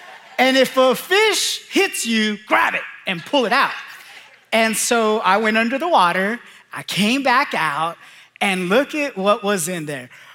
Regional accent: California, United States; now in Oklahoma, United States; In fact, I grew up in Southern California. We fish with a fishing rod, right? And when we got here, one of my buddies from our life group took us out to the lake

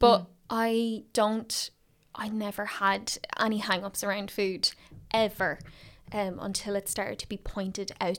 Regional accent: Drogheda, Leinster, Ireland; I grew up in County Louth in Drogheda. I'm 27.

